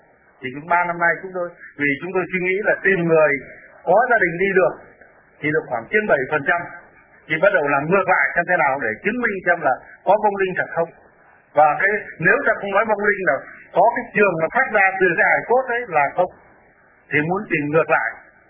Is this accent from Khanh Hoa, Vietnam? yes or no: no; Hưng Yên, Vietnam; Ví dụ như quê tôi chả, cái xã tôi ngay chỗ là ở hai xã là một, về tách ra làm hai, Châu Giang về tách ra là Khoái Châu, Văn Giang riêng, Hải Hưng thì về tách ra Hải Dương riêng